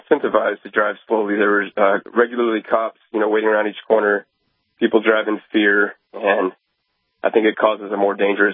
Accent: Texas, United States; I'm from Central Texas, and I recently took the family on a trip out to New Mexico.

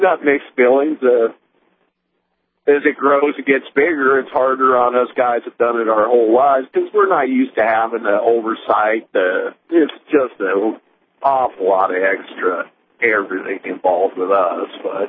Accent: Mayville, North Dakota, United States; Born and raised in Mayville, North Dakota. Started out in Williston in the late 70s, and have drilled all over the country.

